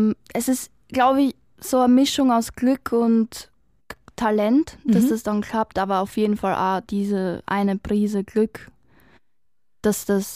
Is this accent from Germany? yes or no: no; Austria; als Österreicher